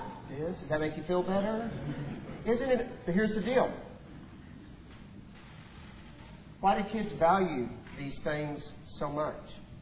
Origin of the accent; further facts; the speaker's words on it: Lubbock, Texas, United States; now in Gainesville, United States; I grew up in Lubbock.